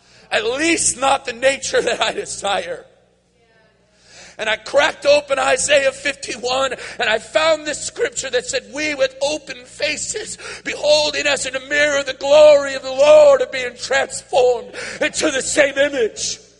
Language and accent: English; Oroville, California, United States; I grew up in Oroville, and at different times I would be different places, but I would always be yearning to see an outpouring of the Holy Spirit in Oroville.